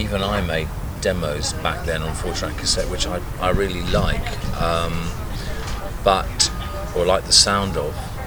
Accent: London, United Kingdom; born there; I'd be described as a London-based songwriter. You know? So I was born there in Paddington.

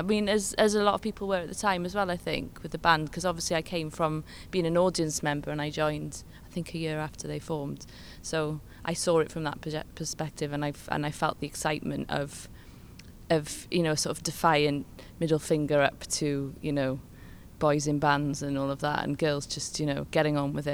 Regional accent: Cardiff, Wales, United Kingdom; I'm a musician from Cardiff, Wales.

